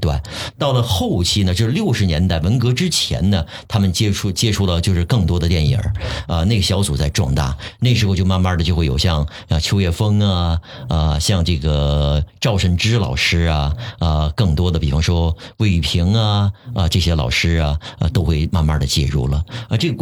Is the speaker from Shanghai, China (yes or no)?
yes; Shanghai, China; accent: Shanghai; 因为我是上海人，大家可能能听出我的上海口音啊，